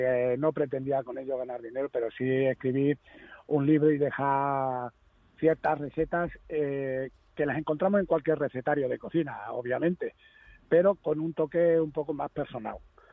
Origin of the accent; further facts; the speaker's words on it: Guadalupe, Extremadura, Spain; also born or lived in Logrosán; Y muy jovencito, te puedo hablar que con 6 meses, por la situación familiar, mis padres se trasladaron a Guadalupe porque allí es donde tenían trabajo.